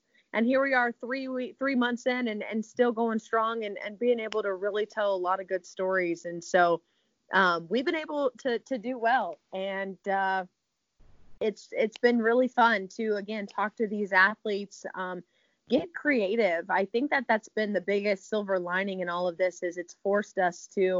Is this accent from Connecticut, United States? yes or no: no; Richmond, Virginia, United States; also born or lived in Tallahassee / Abilene; If you don't know anything about my background, I'm from Richmond, Virginia. So I've moved around a lot, and I wasn't afraid to leave home.